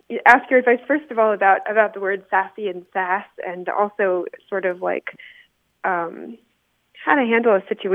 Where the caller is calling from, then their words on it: Las Cruces, New Mexico, United States; I'm calling from Las Cruces, New Mexico.